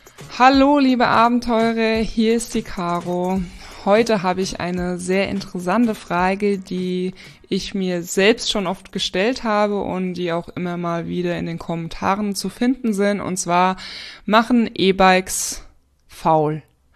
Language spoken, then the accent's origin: German; Bavaria, Germany; hab so mit so meine Heimat eigentlich erkundet, weil ich sag mal, im Spessart